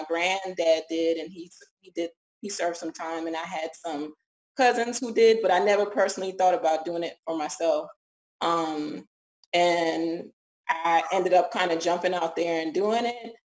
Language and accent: English; South Carolina, United States; But I grew up here in South Carolina, out in the country.